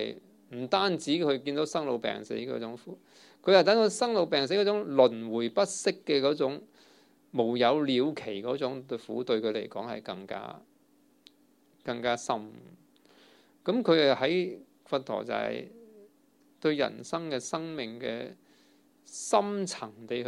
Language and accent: Cantonese; China; 我哋中國人啊嘛，咁如果我哋日本仔去霸我哋嘅釣魚台